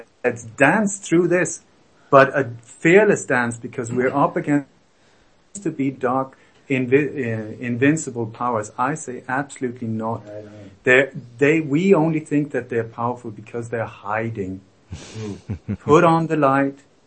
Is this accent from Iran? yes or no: no; Denmark; I was born in Denmark. I grew up in a family that was very much involved in the Danish resistance movement